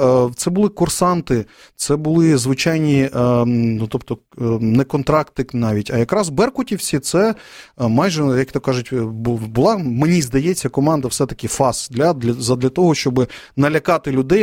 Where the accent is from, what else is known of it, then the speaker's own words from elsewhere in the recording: Kremenchuk, Poltava Oblast, Ukraine; я теж з Полтавської області, в принципі, з міста Кременчук, ну, там в мене батьки живуть.